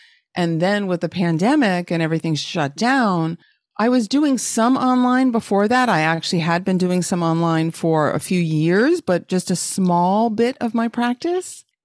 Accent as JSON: {"language": "English", "town": "New York City", "region": "New York", "country": "United States", "tie": "born or raised there", "said": "I was a little kid. I grew up in New York City."}